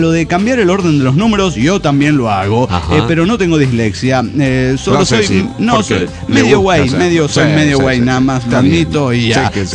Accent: Capulhuac, State of Mexico, Mexico; de Calpulhuac, México.

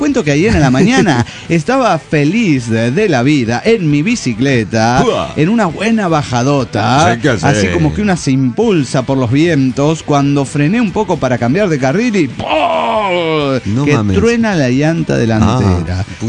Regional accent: Querétaro, Mexico; de Querétaro, México.

